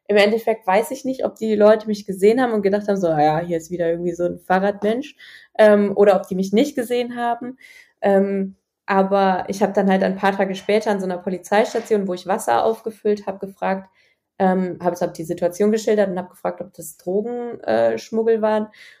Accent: Germany; Und habe ich gesagt, aus Deutschland.

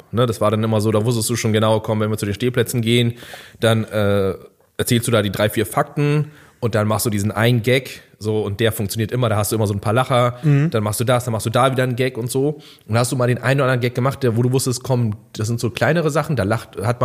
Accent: Hamburg, Germany; Ich komme aus Hamburg, ja.

